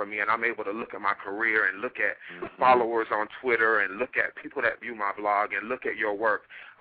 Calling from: Washington, District of Columbia, United States

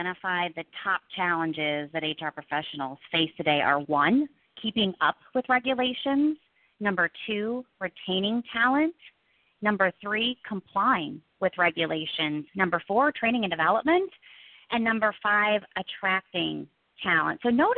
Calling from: Richmond, Virginia, United States; In fact, I'm calling in from Richmond, Virginia today.

